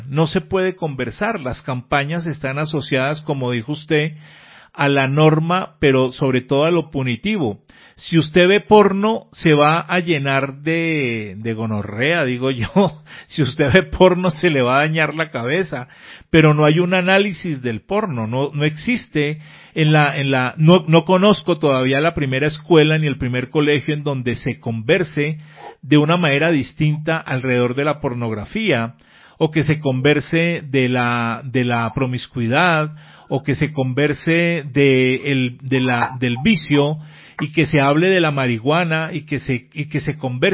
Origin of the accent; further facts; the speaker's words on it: Bogotá, Colombia; yo que nací en Bogotá, que toda la vida he estado aquí